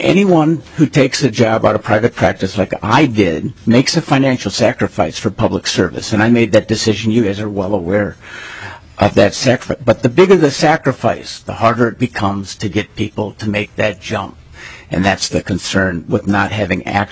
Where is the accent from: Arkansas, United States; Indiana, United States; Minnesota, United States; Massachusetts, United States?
Minnesota, United States; Anoka; from Anoka, and Mr. Chair and members, there was no real increase the last biennium.